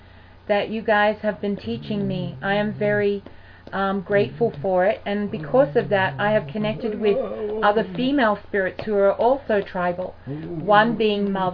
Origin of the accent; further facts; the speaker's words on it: Australia; And I said, "Well, I'm from Australia."